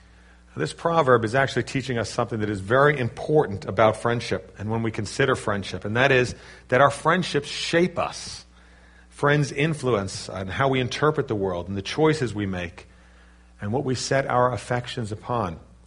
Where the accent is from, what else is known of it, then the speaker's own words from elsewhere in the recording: New York City, New York, United States; I was brought up in New York City. I learned to drive in New York City.